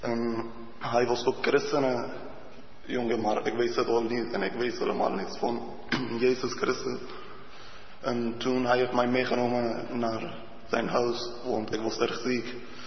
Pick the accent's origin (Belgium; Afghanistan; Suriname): Afghanistan; Dutch is a second language; now in Netherlands; ik kom uit Afghanistan. Ik ben al twee jaar en een paar maanden in Nederland. Ik kan niet goed Nederlands praten